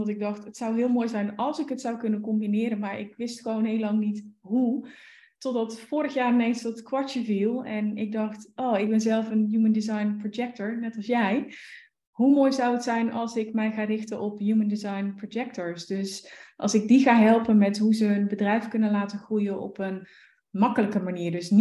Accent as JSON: {"language": "Dutch", "region": "North Brabant", "country": "Netherlands", "tie": "born or raised there", "said": "geboren en getogen Brabantse. Ik woon ook nog steeds in Brabant."}